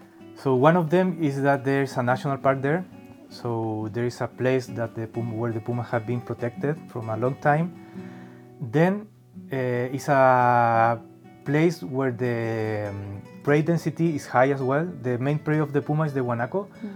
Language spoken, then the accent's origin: English; Santiago, Santiago Metropolitan Region, Chile; now in Puerto Natales, Chile; I'm from Chile, from Santiago, but now I'm living in Puerto Natales.